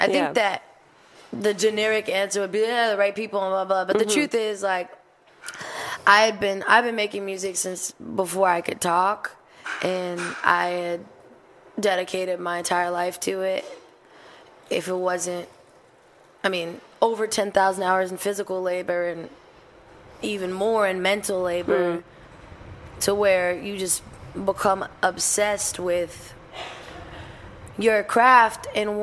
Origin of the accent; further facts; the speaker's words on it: Berlin, Germany; English is a second language; Yeah, I'm really from Berlin.